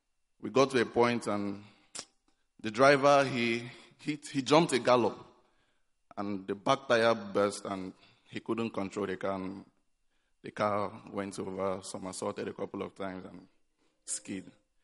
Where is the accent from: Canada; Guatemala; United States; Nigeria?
Nigeria; back home in Nigeria.